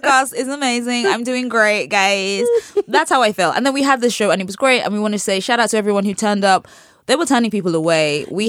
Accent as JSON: {"language": "English", "country": "United Kingdom", "said": "A part of me is, as a British person, I always, my urge is to downplay stuff"}